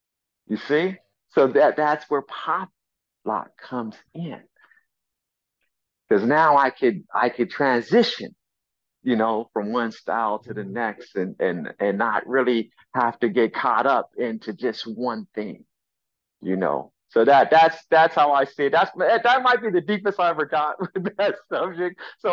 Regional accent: Compton, California, United States; I just, you know, already knew this information in my mind growing up in Compton

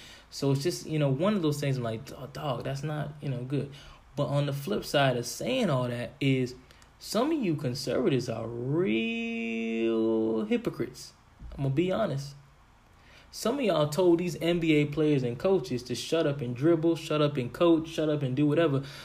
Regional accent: Bahamas; born there; listen, I was born in the Bahamas.

